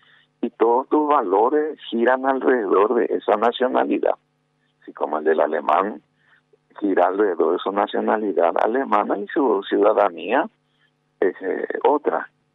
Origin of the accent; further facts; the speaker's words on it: Paraguay; más los paraguayos, más lo que hemos nacido y nos hemos educado en esta cultura.